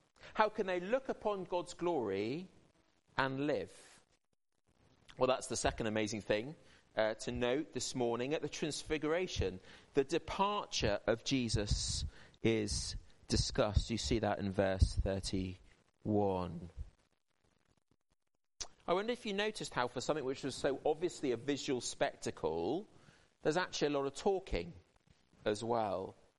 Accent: South West England, United Kingdom; I grew up near Dartmoor National Park, and if you were walking on Dartmoor, you had to be careful.

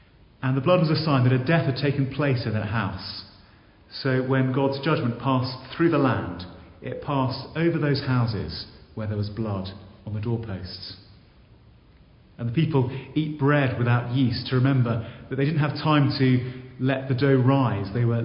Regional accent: South West England, United Kingdom; I'm originally from Dorset.

